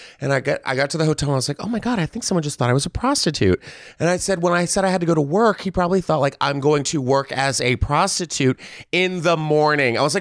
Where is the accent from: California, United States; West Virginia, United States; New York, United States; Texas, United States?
Texas, United States; And I'm from Texas, so that's my interpretation of it.